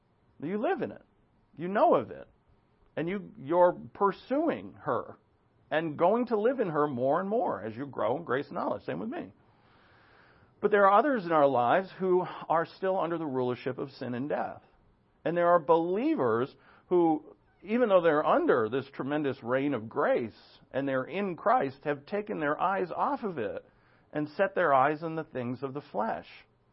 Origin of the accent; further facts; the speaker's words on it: New England, United States; I grew up in New England, and it's just packed with people.